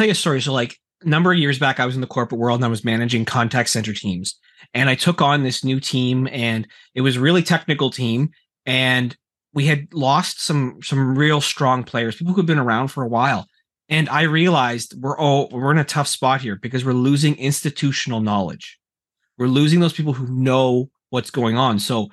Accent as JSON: {"language": "English", "country": "Canada", "said": "I'm a Canadian guy, right?"}